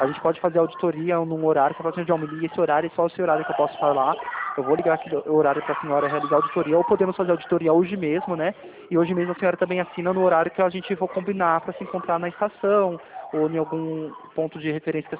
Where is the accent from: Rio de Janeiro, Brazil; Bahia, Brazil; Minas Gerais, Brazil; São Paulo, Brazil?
São Paulo, Brazil; Itapevi; Eu também sou de Itapevi também